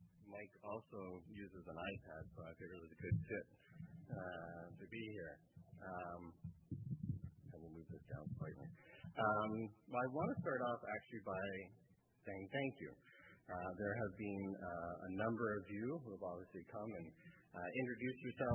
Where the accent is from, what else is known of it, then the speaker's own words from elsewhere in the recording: Haliburton, Ontario, Canada; But growing up in Halliburton, I think sort of the impact of, when I think about growing up as a kid there, one of the impacts of that, because it's a small town, is that really my brother